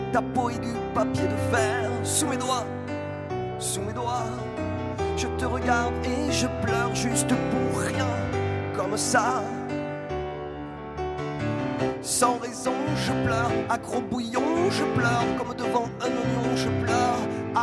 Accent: Perpignan, Occitanie, France; accent: Perpignan; avec mon accent de Perpignan.

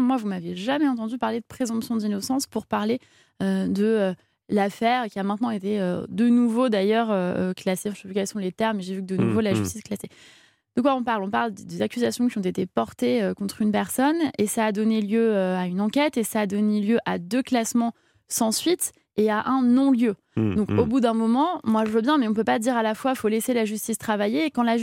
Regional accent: Corsica, France; Moi, je suis originaire de Corse, élue de la Sarthe. J'ai grandi beaucoup dans les cités quand j'étais enfant, adolescent.

